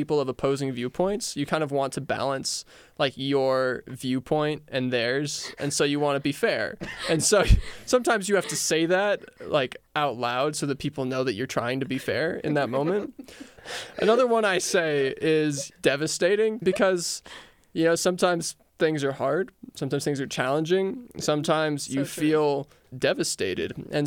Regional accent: Virginia, United States; So I'm from Virginia.

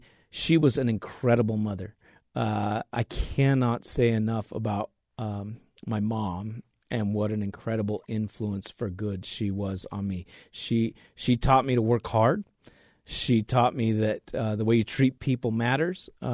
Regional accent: Albuquerque, New Mexico, United States; also born or lived in Logan, Utah; And my mom and I moved, I was born in Logan, Utah. And after 2 months or so, we moved to Albuquerque, New Mexico. And first of all, I love Albuquerque.

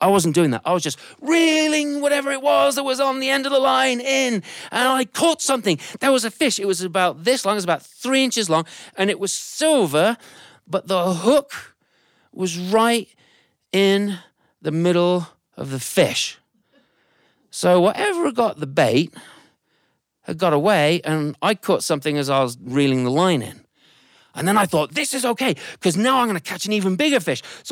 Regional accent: England, United Kingdom; moved away as an adult; now in United States; I'm English. You've probably figured that out. And my wife is American. And we met in the UK, and she convinced me to come over here.

